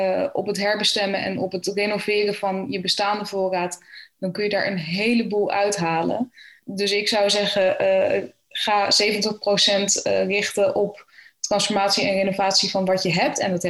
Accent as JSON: {"language": "Dutch", "town": "The Hague", "region": "South Holland", "country": "Netherlands", "tie": "born or raised there", "said": "ik kom dan zelf uit Den Haag, ben ik opgegroeid."}